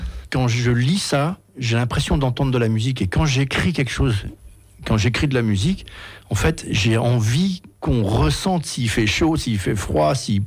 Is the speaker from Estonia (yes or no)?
no; France; C'est un gars, chez nous, en France, très peu de gens le connaissent.